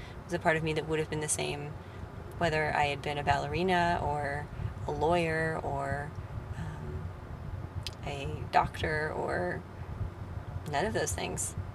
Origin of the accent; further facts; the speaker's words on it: Colorado, United States; now in Portland, United States; I'm from Colorado. I used to be a ballerina.